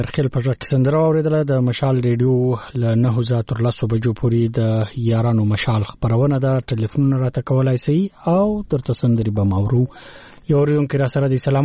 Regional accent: Zhob, Balochistan, Pakistan; ژوب دی بالکل زه د ژوب یم

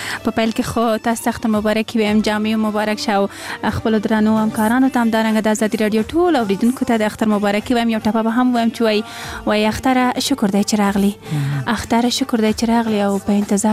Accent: Kabul, Afghanistan; اگر چې زه په زابل ولایت کې زیږېدلې هم نه یم زه په کابل کې زیږېدلې یم او دلته رالویه شوې یم

